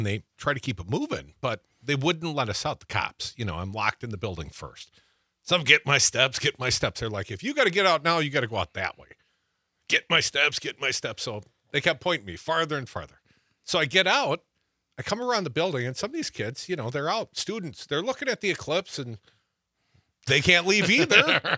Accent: Madison, Wisconsin, United States; in my hometown, Madison, WMDX.

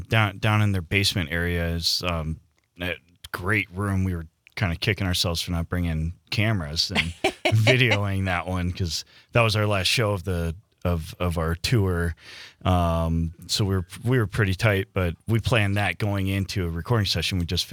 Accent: Stevens Point, Wisconsin, United States; I'm from Stevens Point, actually, but I live in Menasha now.

